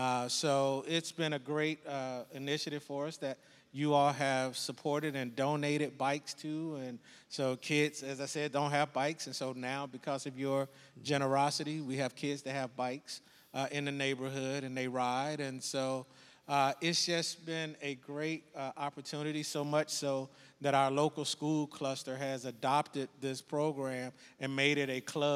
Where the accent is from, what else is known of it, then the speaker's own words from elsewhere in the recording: South Carolina, United States; growing up in South Carolina, you know, we had old bike parks laying around the streets